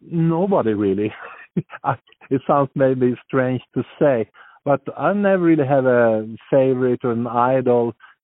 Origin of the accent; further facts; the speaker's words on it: Sweden; born there; English is a second language; Okay, Sweden. Born here in central Sweden, but now I live in North Sweden.